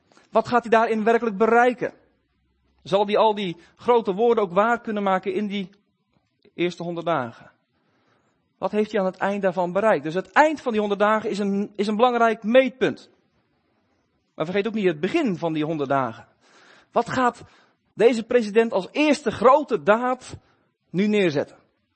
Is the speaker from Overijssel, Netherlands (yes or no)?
yes; Kampen, Overijssel, Netherlands; Ik kom uit Kampen samen met mijn gezin, vrouw en twee kinderen.